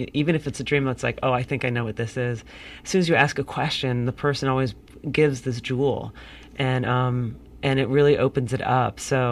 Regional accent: Ohio, United States; I grew up in Ohio, and, you know, there's a lot of things that I believed about myself

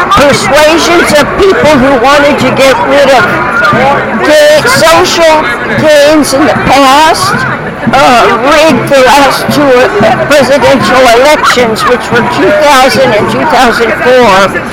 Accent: Oklahoma, United States; also born or lived in New York; And growing up in Oklahoma during the Depression and the Dust Bowl taught me a lot of things.

